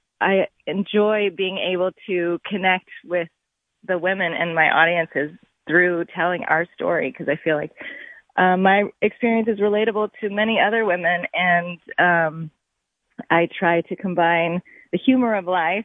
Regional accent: Tennessee, United States; now in Hudson Valley, United States; I didn't really like country music when I was growing up in Tennessee.

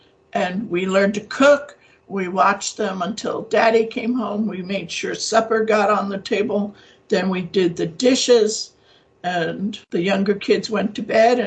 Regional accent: Brooklyn, New York, United States; In many respects, it was a small town, the block I lived on. I mean, there were people who knew me my whole life.

